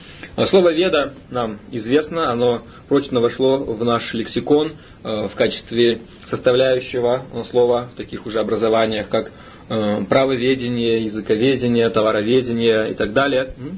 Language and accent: Russian; Vladivostok, Primorsky Krai, Russia; born there; Сам я родился во Владивостоке в 60-м году.